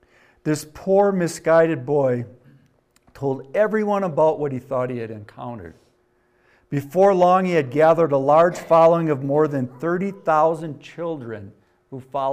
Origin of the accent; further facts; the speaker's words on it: Wisconsin, United States; I'm from Wisconsin, so it's a complicated word. It doesn't end in Owak or ski, so I really struggle with it.